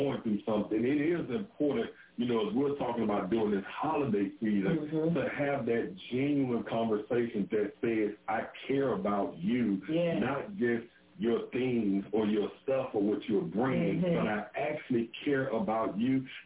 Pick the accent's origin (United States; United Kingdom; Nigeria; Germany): United States; Birmingham, Alabama; I'm from Birmingham, Alabama.